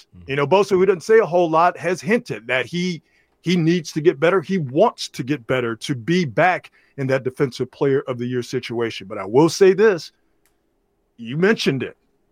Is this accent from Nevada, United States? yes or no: no; Sacramento, California, United States; No, actually, I'm from Sacramento.